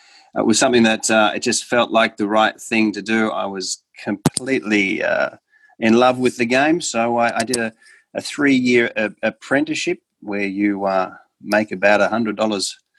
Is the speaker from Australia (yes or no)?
yes; Australia; I come from Australia and grew up in Australia